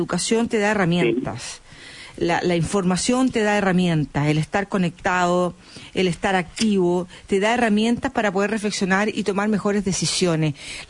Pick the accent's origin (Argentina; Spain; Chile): Chile; Somos fatalistas los chilenos.